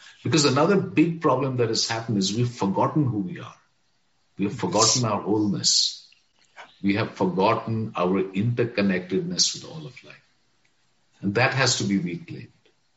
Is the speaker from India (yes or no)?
yes; Jammu and Kashmir, India; born there; English is a second language; It wasn't really. I was born in Kashmir, but we grew up with English.